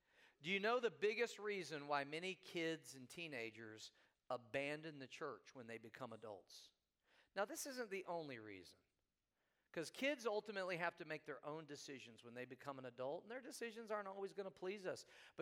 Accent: Missouri, United States; Hey, I'm from Missouri. And you know what they call Missouri? Show me state.

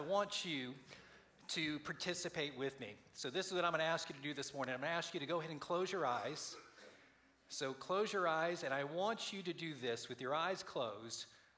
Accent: Daytona Beach, Florida, United States; growing up in Daytona Beach and us living in Daytona Beach

